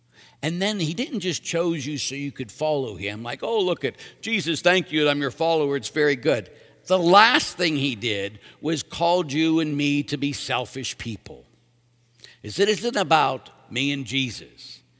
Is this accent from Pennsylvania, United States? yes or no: yes; Pittsburgh, Pennsylvania, United States; so about going back to the Diocese of Erie, though I'm from Pittsburgh.